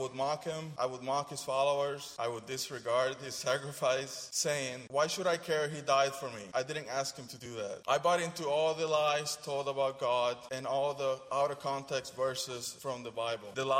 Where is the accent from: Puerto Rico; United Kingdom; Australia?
Puerto Rico; I was born and raised in Puerto Rico into a Catholic family.